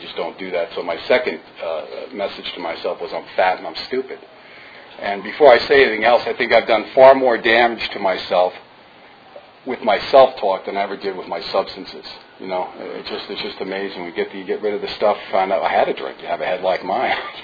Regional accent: Connecticut, United States; He's also from my home state. And what I got in touch with was Connecticut was not a great place for me.

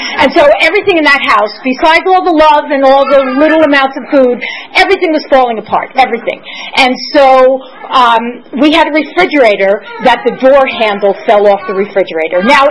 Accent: New York, United States; So what it was like was that I grew up in New York, and I'm the product

